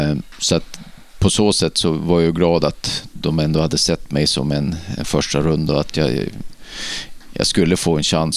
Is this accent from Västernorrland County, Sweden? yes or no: yes; Örnsköldsvik, Västernorrland County, Sweden; moved away as an adult; jag var uppvuxen i Örnsköldsvik.